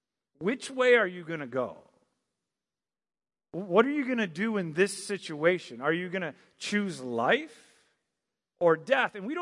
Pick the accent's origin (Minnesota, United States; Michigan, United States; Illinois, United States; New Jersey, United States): Michigan, United States; Manistee; I put in my hometown, Manistee, Michigan. And so that's obviously in Michigan.